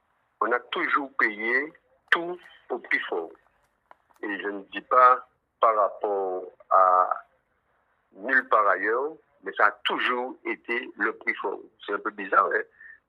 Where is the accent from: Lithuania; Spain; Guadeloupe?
Guadeloupe; Je suis Guadeloupéen, natif natal.